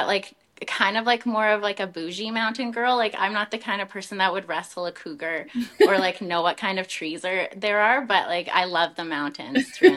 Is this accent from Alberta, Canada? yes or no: yes; Banff, Alberta, Canada; now in Calgary, Canada; I currently live in Calgary, Alberta. I grew up in Banff, and so living in a city is like a whole new thing for me, but I'm really enjoying it so far.